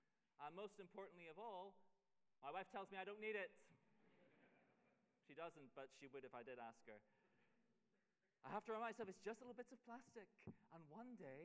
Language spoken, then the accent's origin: English; Belfast, Northern Ireland, United Kingdom; I come from Belfast, and my hometown, maybe recently you've seen that we have an ability to start fires, usually in inappropriate places.